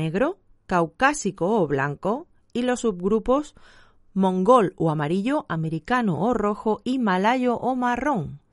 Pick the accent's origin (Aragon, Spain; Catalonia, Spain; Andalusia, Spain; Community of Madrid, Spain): Andalusia, Spain; Yo como andaluza cumplo poquitos tópicos.